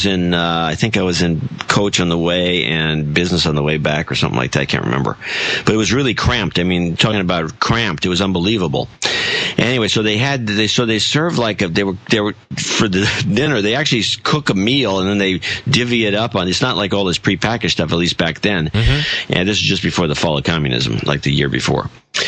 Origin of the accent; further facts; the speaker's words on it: United States; And as an American, we'd throw it out.